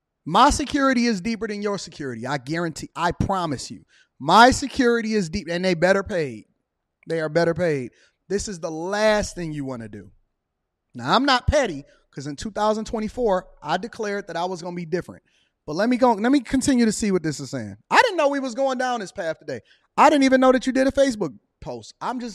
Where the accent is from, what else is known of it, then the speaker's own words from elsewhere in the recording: Detroit, Michigan, United States; I'm from Detroit, Michigan. 48221. Green Lawn between Norfolk and Chippewa.